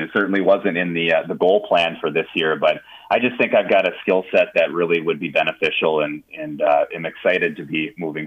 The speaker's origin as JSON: {"language": "English", "region": "Minnesota", "country": "United States", "tie": "born or raised there", "said": "I grew up on the Iron Range, Matt, and you know, I grew up in a town that, quite frankly, had seen its best days, and that's how the people felt."}